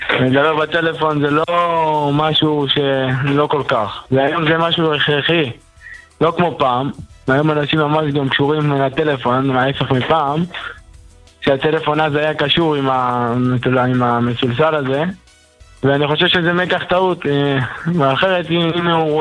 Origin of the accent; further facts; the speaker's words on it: Bnei Brak, Tel Aviv District, Israel; אני מבני ברק